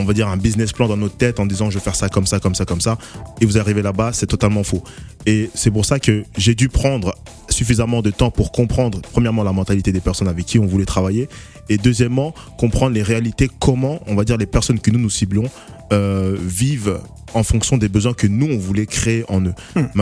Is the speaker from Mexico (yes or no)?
no; France; moved away as an adult; Je suis né, grandi en France, et j'ai toujours voulu partir